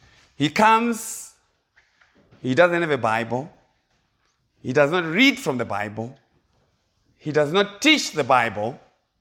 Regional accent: Zimbabwe; now in United States; I'm from Zimbabwe, but I am also from the US of A.

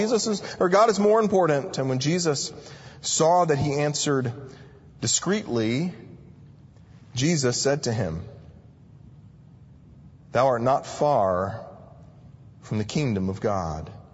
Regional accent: Clemson, South Carolina, United States; also born or lived in Anderson; I was born in Clemson, so I'm a Clemson Tiger fan. Born in Anderson, raised in the Clemson-Anderson area.

